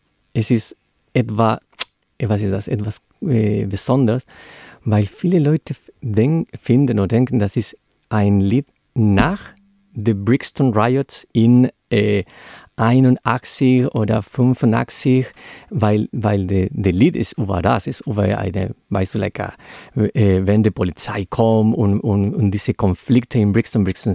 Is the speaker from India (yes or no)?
yes; India; German is a second language; Aber ich komme auch aus Indien.